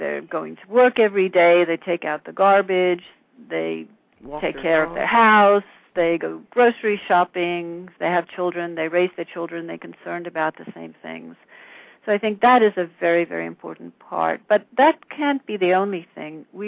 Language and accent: English; South Africa; As you may know, I'm from South Africa originally.